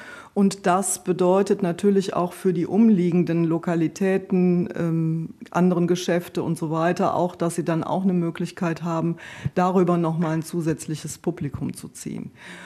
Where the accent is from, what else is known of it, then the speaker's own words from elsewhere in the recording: Burscheid, North Rhine-Westphalia, Germany; Ich komme aus Burscheid-Mitte, wohne da schon seit 38 Jahren, bin verheiratet, ebenfalls seit 38 Jahren, weil ich der Liebe wegen nach Burscheid gekommen bin.